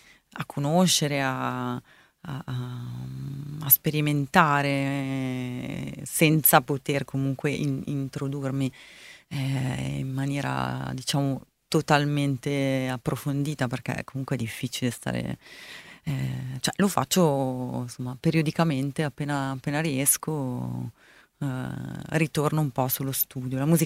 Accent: Milan, Lombardy, Italy; born there; non lo parlo perché sono nata a Milano. In casa mia si è sempre parlato italiano perché i due dialetti non corrispondevano e quindi non so nessuno dei dialetti di origine.

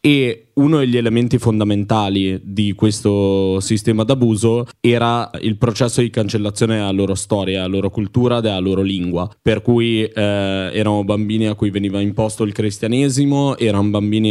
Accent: Canada; Io sono cresciuta in Canada. In Canada sono stata a stretto contatto con le popolazioni indigene canadesi

